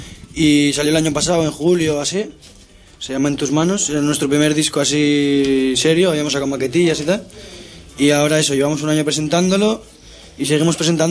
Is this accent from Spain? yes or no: yes; Vitoria-Gasteiz, Basque Country, Spain; now in Barcelona, Spain; Somos de Vitoria, de Gasteiz, del País Vasco. Somos tres de Gasteiz